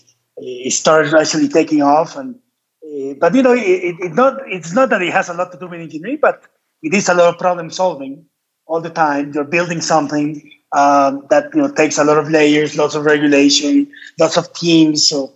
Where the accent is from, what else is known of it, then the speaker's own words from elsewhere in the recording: Colombia; English is a second language; also born or lived in United States; because I'm a Colombian. I'm also American citizen. I went to school in the United States for my undergraduate, let's say 1996 all the way to 2003